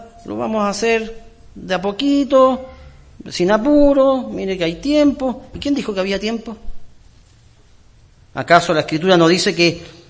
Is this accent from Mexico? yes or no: no; Chile; Esta semana, como ciudadanos chilenos, vivimos una noticia